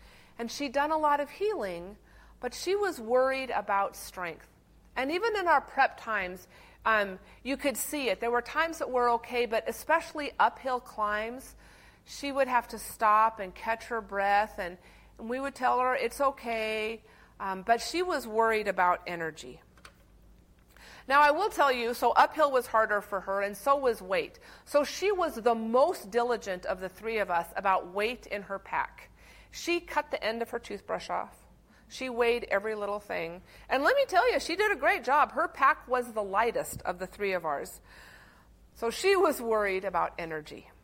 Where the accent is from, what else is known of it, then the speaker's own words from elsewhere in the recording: Idaho, United States; Now, I am from Idaho, and any amount of liquid coming out of the sky gives me pause. Because I've grown up where you can really get away with just never going out in the rain.